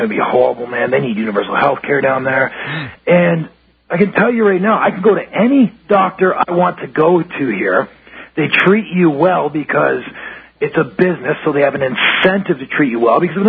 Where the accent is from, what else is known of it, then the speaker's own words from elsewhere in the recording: Toronto, Ontario, Canada; now in Phoenix, United States; I was originally from Toronto, Canada.